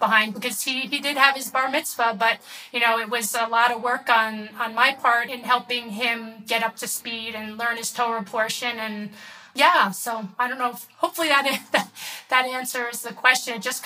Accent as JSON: {"language": "English", "region": "New York", "country": "United States", "said": "I come from New York. And, you know, there you kind of take everything for granted being a Jewish person."}